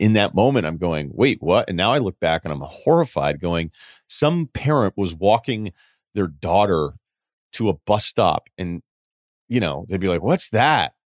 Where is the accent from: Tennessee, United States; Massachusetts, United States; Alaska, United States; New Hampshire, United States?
Massachusetts, United States; Martha's Vineyard; I mean, shit, he thought I was rich because I was from Martha's Vineyard.